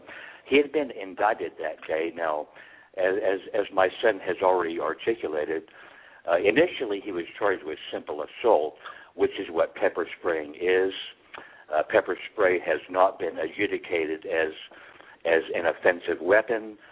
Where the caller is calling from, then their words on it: Columbus, Georgia, United States; I'm calling from Columbus, Georgia.